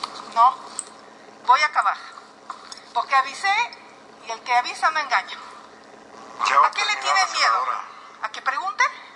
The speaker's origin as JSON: {"language": "Spanish", "region": "Hidalgo", "country": "Mexico", "said": "Yo soy hidalguense y es un horror vivir en ese lugar."}